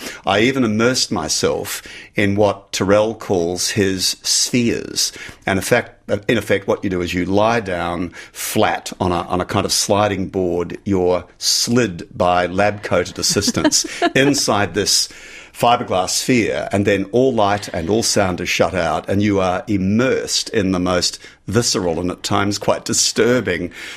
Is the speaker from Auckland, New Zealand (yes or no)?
yes; Auckland, New Zealand; But, hey, I come from Auckland. I'm used to that.